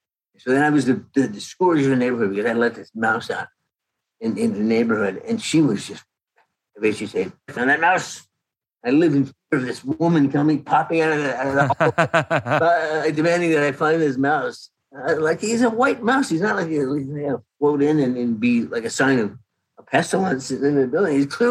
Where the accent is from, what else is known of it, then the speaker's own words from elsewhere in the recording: Canada; moved away as an adult; now in United States; I came from Canada in 1979.